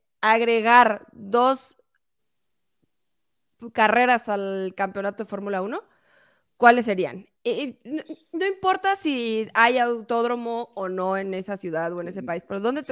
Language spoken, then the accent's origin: Spanish; Mexico; yo también creo que antes que nada somos mexicanos